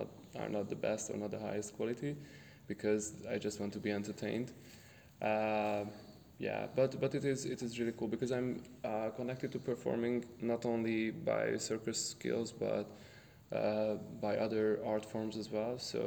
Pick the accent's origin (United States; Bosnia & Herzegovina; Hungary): Hungary; Hosszúpályi, Hajdú-Bihar; Well, the village's name is Hosszúpályi. My hometown, I usually address Debrecen.